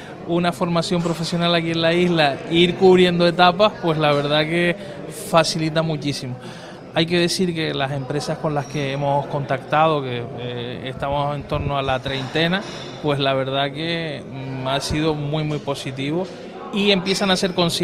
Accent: Canary Islands, Spain; Soy majorero, puedo decirlo así.

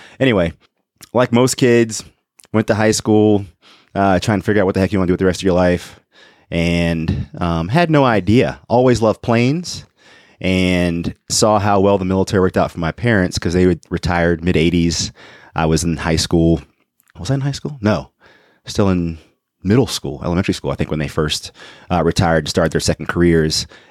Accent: Maryland, United States; I grew up on the East Coast, out in Maryland, obviously went to high school. Both my parents were retired Army officers. So I grew up in the Army, essentially.

